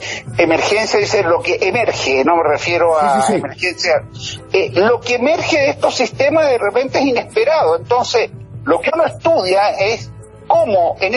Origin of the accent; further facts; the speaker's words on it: Antofagasta, Chile; yo soy antofagastino, así que estamos ahí.